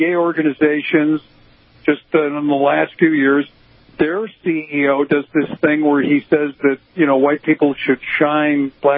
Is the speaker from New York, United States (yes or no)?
no; Chicago, Illinois, United States; I'm an old Cub fan. I grew up in Chicago. So I understood disappointment for a long, long time.